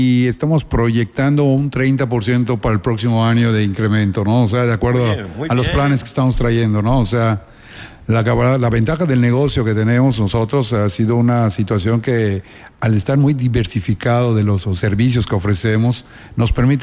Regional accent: Mexico; Porque somos mexicanos

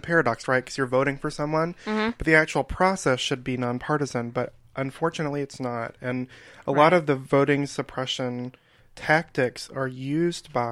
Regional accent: the South, United States; because I grew up in the South, and this happens in the South all the time.

